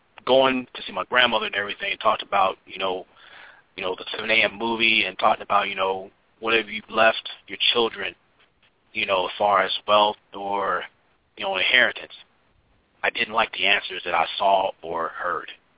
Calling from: Indianapolis, Indiana, United States; from Indianapolis.

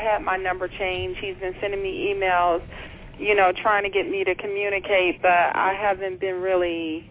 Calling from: Washington, District of Columbia, United States; calling from Washington, D.C.

